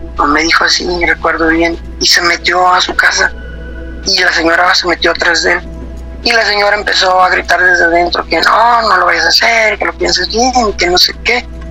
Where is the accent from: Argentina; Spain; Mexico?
Mexico; Autlán de Navarro, Jalisco; Soy de aquí, de Jalisco, de Autlán de Navarro.